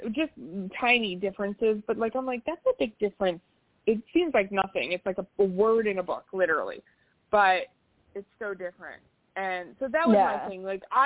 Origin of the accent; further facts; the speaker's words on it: United States; But I'm American, too, so.